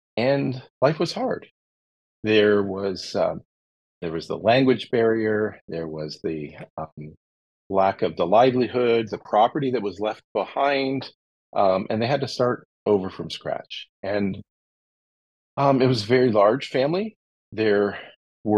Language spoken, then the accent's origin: English; London, Ontario, Canada; I was born in London, Ontario, in the same hospital